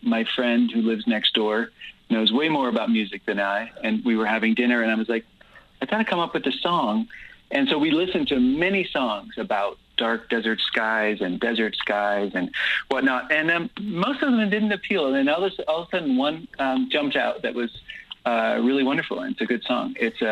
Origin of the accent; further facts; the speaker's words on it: Guatemala; I didn't grow up, I grew up in Guatemala.